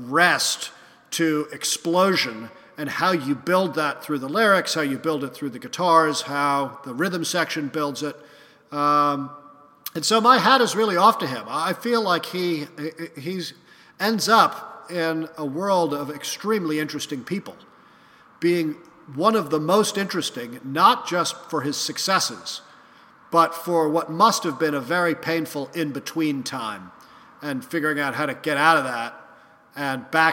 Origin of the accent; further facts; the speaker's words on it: New York City, New York, United States; Well, it is true that I grew up in New York City in the 1970s.